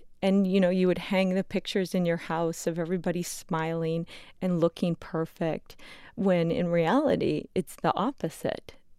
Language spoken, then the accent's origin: English; Wisconsin, United States; Growing up in Wisconsin, hunting was very normal.